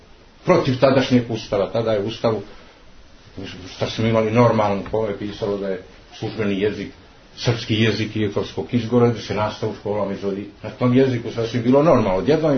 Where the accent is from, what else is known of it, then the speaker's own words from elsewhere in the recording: Montenegro; kod nas u Crnoj Gori